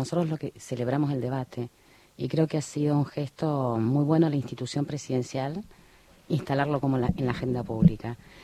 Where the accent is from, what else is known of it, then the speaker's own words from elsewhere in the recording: Córdoba, Argentina; now in Buenos Aires, Argentina; Yo soy exiliada hace 30 años en Buenos Aires. Nací en el norte de Córdoba. Soy de un departamento, de un pueblo muy chiquito.